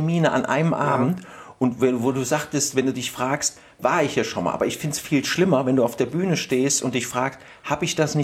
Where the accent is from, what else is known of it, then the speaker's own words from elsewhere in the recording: Koblenz, Rhineland-Palatinate, Germany; moved away; Ich komme aus Koblenz.